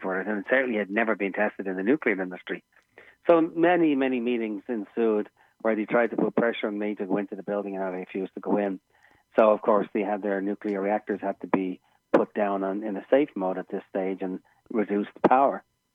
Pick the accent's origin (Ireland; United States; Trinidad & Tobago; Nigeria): Ireland; now in Canada; I lived in relative poverty growing up in Ireland.